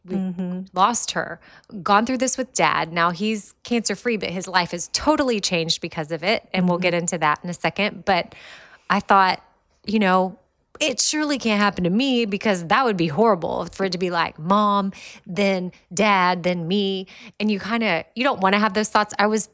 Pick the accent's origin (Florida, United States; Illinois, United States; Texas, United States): Texas, United States; Austin; So anyway, they moved to Texas or back to Austin. My dad brought my mom, who was born and raised in Alabama, to Texas and made her a Texas girl in 1976.